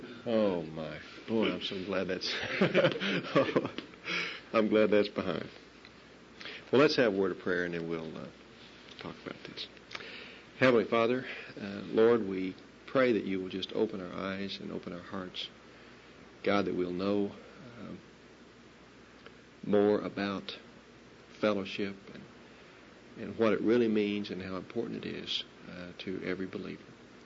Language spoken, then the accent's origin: English; Duncan, Oklahoma, United States; from Duncan.